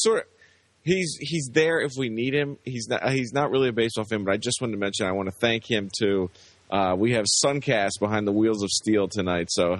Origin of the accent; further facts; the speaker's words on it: North Carolina, United States; which that is my home state, so I could never wear such shirts.